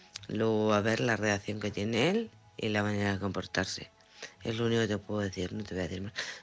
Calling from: Alcorcón, Community of Madrid, Spain; de Alcorcón.

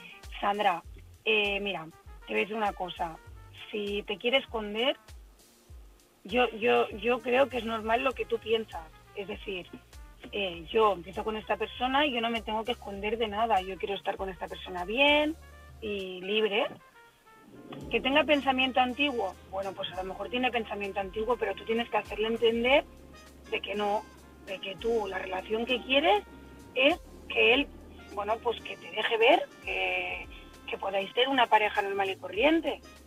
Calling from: Barcelona, Catalonia, Spain; de Barcelona.

